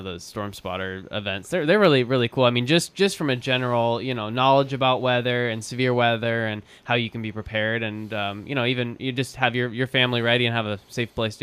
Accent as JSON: {"language": "English", "region": "Kansas", "country": "United States", "tie": "born or raised there", "said": "I don't even bat an eye anymore because growing up in Kansas, it's just the way it is."}